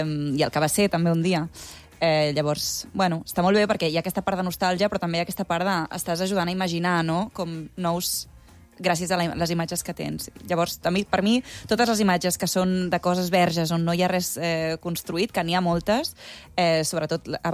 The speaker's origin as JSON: {"language": "Catalan", "town": "Barcelona", "region": "Catalonia", "country": "Spain", "said": "jo soc de Barcelona, però clar, ara estic vivint aquí i estic descobrint coses meravelloses."}